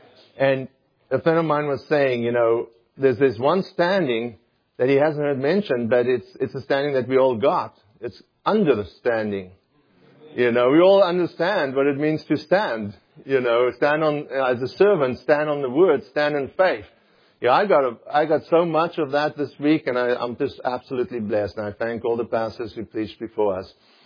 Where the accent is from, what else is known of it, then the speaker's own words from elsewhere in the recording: South Africa; When I grew up in South Africa, we used to go fishing.